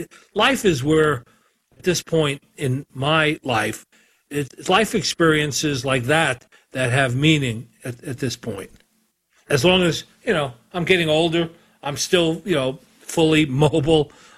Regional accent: New York, United States; born there; in New York where I was born and in Europe where my, you know, ancestors came from, that I feel some sense of belonging in a weird way.

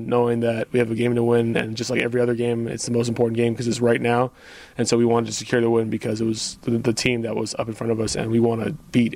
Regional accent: Montreal, Quebec, Canada; born or raised there; now in United States

